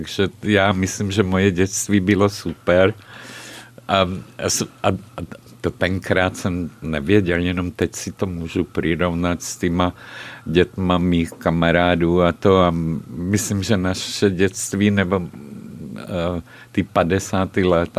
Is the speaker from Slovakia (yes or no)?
yes; Nové Zámky, Nitra Region, Slovakia; odkud jste? Já říkám Nové Zámky.